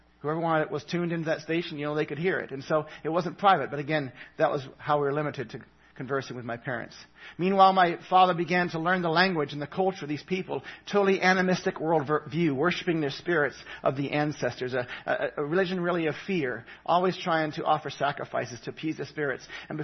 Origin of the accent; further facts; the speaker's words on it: Papua New Guinea; I grew up in Papua New Guinea with New Tri's Mission